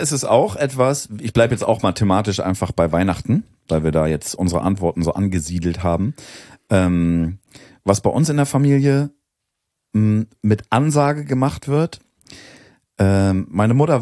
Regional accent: Northern Germany, Germany; Bei uns in Norddeutschland bist du immer am Silvesterabend, hast du dich verkleidet.

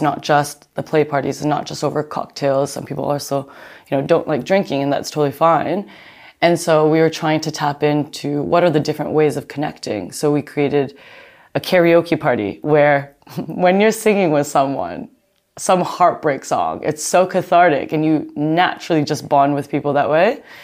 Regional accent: New York, United States; also born or lived in London / Bangkok; now in Berlin, Germany; I'm from New York, and I've lived in London, Bangkok for a few years, and then I moved to Berlin.

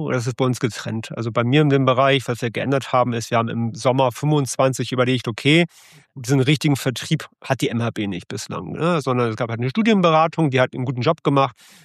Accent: Hamburg, Germany; Ich komme aus Hamburg.

